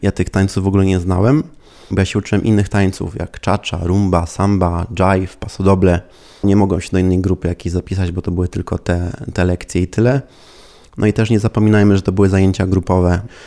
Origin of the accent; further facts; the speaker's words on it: Athens, Attica, Greece; also born or lived in Poland; Ja byłem wychowany w Atenach, gdzie był potężny hałas, potężny ruch. Byłem z tym oswojony. Z Polski pochodzę, z dość małego miasta.